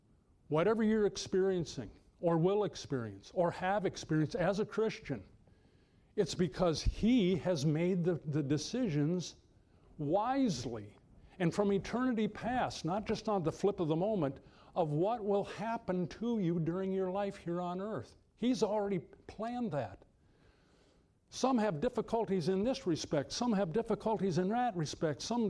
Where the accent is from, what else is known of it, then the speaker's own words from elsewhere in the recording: Midwest, United States; growing up in the Midwest in the cold winter's day, as a kid, it's fun to breathe.